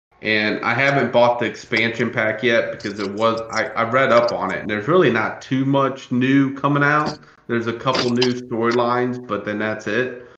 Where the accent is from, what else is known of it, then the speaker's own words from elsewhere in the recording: Missouri, United States; now in South Korea; Well, I'm originally from Missouri. In the U.S., but I'm in the Army, so I'm stationed over in South Korea right now.